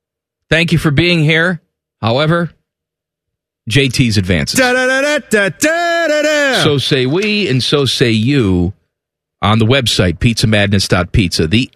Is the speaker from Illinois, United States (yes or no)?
yes; Chicago, Illinois, United States; I mean, I'm from Chicago, and our fearless leader, Fish, is from Chicago